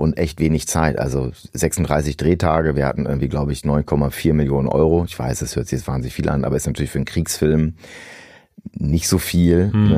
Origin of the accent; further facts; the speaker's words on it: Germany; also als Deutscher finde ich das schon ein bisschen, ich weiß auch nicht, ne?